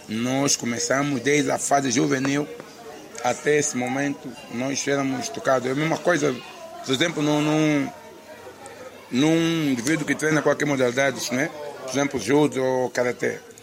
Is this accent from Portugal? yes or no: no; Angola; E na minha casa, eu cresci numa casa onde tinha uma avó que não falava português. Não falava português. Quer dizer, eu cresci numa casa de quimbundo